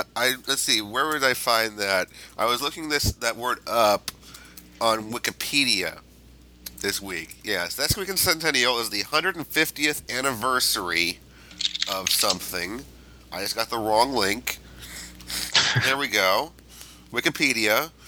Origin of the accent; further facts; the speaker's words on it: San Francisco, California, United States; from San Francisco, California.